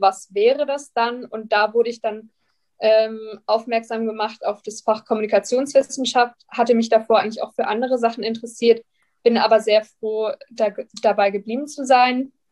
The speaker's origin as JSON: {"language": "German", "region": "Bavaria", "country": "Germany", "said": "Ich komme aus der Nähe von München"}